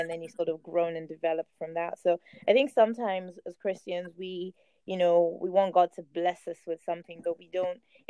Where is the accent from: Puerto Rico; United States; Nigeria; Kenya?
Nigeria; I grew up in Nigeria, so people would think, oh yeah, it'll be fine.